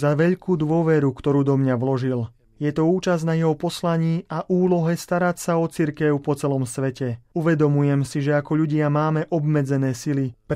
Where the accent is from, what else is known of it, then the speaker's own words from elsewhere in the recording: Germany; first language German; Slovak is a second language; Nemusím sa tajiť tým, že nemčina je mojím rodným jazykom, rovnako ako rodným jazykom Svätého Otca.